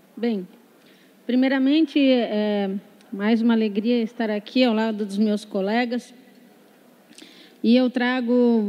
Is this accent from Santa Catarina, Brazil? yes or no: yes; Santa Catarina, Brazil; como catarinense, como brasileira